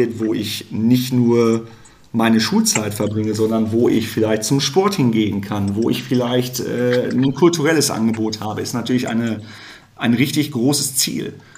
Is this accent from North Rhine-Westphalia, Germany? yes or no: yes; Soest, North Rhine-Westphalia, Germany; Also ich bin in der Kreisstadt in Soest groß geworden